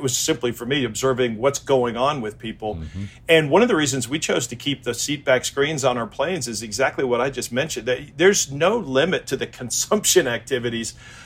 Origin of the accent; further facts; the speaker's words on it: Chicago, Illinois, United States; So I grew up in Chicago.